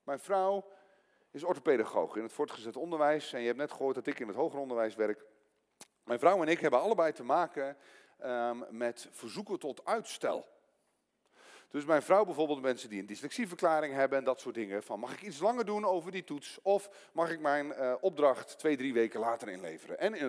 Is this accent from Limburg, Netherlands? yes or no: no; Ede, Gelderland, Netherlands; Ik kom uit Ede, wij doen aan bossen.